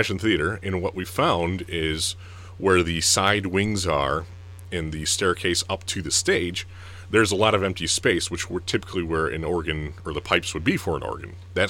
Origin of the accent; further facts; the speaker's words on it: Harbor Beach, Michigan, United States; growing up in Harbor Beach, we took it for granted